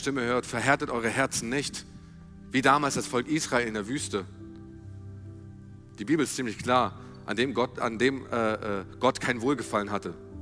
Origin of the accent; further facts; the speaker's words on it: Baunatal, Hesse, Germany; meine alte Heimatstadt Baunatal.